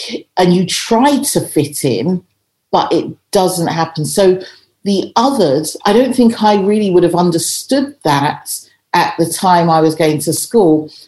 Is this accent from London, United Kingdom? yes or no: yes; Edmonton, London, United Kingdom; also born or lived in Islington / Enfield; So I grew up in a number of different places. I was born in Islington, moved to Edmonton, went to school for the first year in secondary school there, and we were then around Winchmore Hill, Edmonton, to Enfield